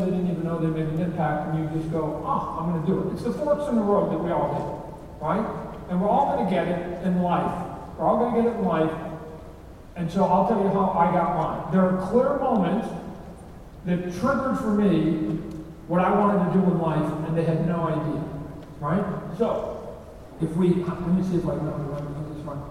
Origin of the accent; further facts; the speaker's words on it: Canada; I'm a Canadian, right? I don't know if any of you have been in the audience in Canada, but I'm a Canadian.